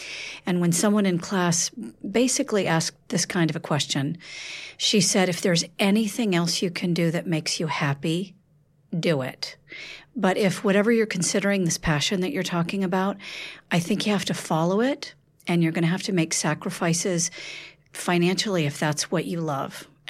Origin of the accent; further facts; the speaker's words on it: Jackson, Mississippi, United States; born there; also born or lived in France; now in New York, United States; Well, I was born in Jackson, Mississippi, and I lived in 11 states and then moved to France, where I went to graduate school before settling in New York.